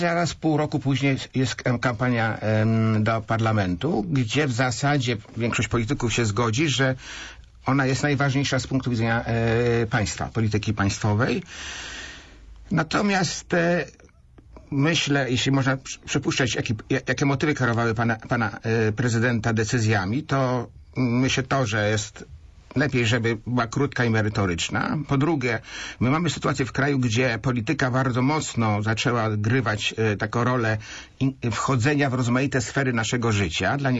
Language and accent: Polish; Poznań, Greater Poland Voivodeship, Poland; jako Poznaniak, jako Wielkopolanin